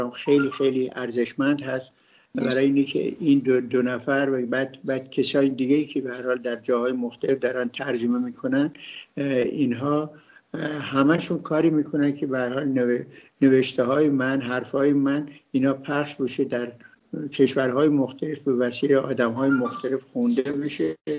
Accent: Iran; از این بابت که ما برحال ایرانی هستیم

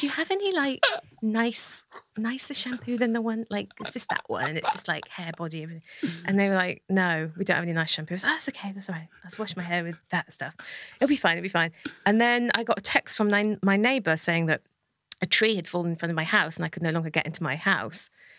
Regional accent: Wales, United Kingdom; Because I grew up in South Wales. I know I don't have an accent anymore.

